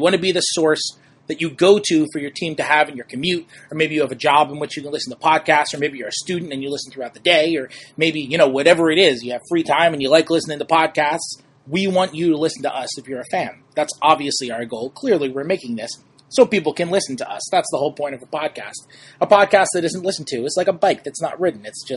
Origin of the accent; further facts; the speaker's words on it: New York, United States; because I'm from New York and she lives in New York